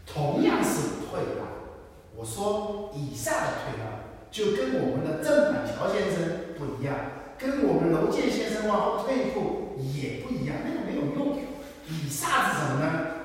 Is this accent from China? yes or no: yes; China; 那这个放下跟我们中国人的讲法不一样。